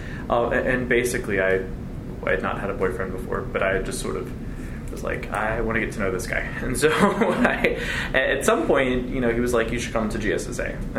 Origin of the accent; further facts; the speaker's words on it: Charlotte, North Carolina, United States; And so, I'm from North Carolina, and most of the people in my hallway were from North Carolina, although probably a little bit smaller towns than Charlotte, where I grew up.